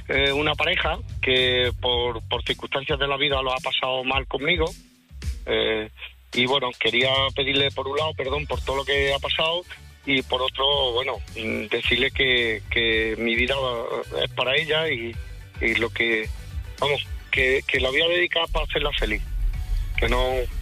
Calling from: Jaén, Andalusia, Spain; Desde Jaén.

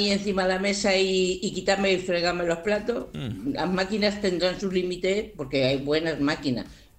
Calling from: Tarragona, Catalonia, Spain; de Tarragona.

